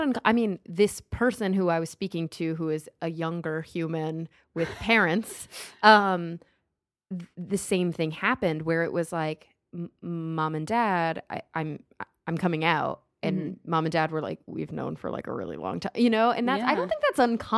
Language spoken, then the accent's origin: English; Plano, Texas, United States; It was like a little nice oasis away from where I grew up in Plano, which is pretty conservative.